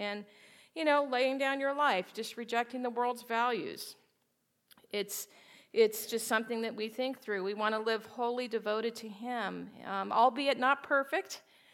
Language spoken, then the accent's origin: English; New Mexico, United States; growing up in New Mexico, we have the Rocky Mountains, did a lot of hiking